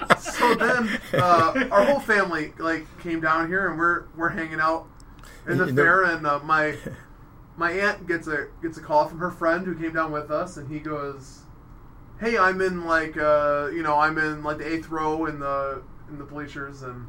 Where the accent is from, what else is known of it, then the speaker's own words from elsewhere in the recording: Clinton, United States; I'm originally from Clinton